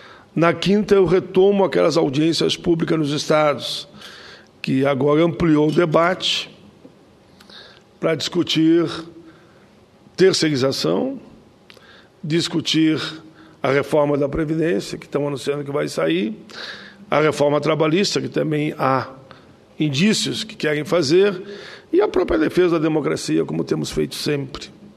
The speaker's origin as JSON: {"language": "Portuguese", "town": "Caxias do Sul", "region": "Rio Grande do Sul", "country": "Brazil", "tie": "born there", "lives_now": "Canoas, Brazil", "said": "da cidade onde eu resido, nasci em Caxias, mas moro em Canoas"}